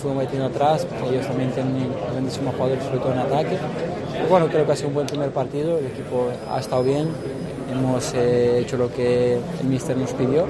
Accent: Spain; todos nosotros como españoles

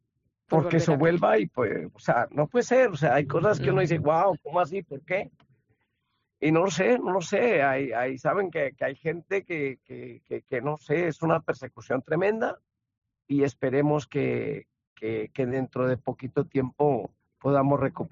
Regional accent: Colombia; Es una obligación moral con mi tierra colombiana

